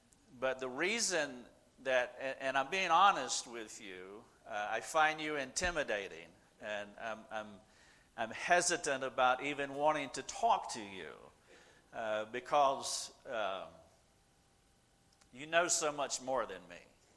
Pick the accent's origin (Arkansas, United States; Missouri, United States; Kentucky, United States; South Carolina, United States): South Carolina, United States; her name is Lucia, but you can call her Lucy. That's fine. And we are from South Carolina. Do y'all know where South Carolina is? Excellent. And so we talk different.